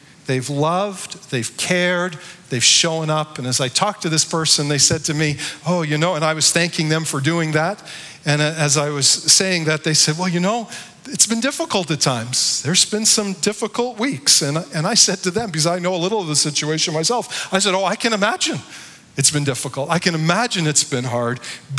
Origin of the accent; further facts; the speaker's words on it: Barrie, Ontario, Canada; I grew up in Barrie, Ontario. Then I went to Chicago to go to Moody Bible Institute.